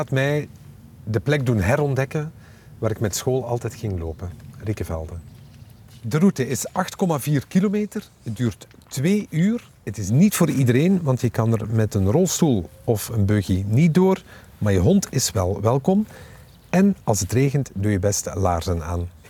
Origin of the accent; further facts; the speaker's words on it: Beernem, West Flanders, Belgium; now in Ostend, Belgium; Ik ben geboren en getogen in Beernem, maar nu helemaal thuis in de bruisende stad aan zee, Oostende.